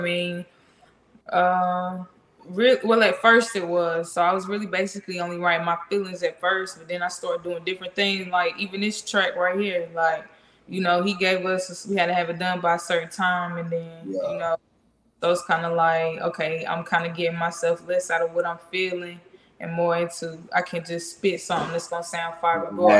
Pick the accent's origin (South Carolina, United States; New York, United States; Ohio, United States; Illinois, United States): South Carolina, United States; Anderson; Okay, so I'm from Anderson, South Carolina.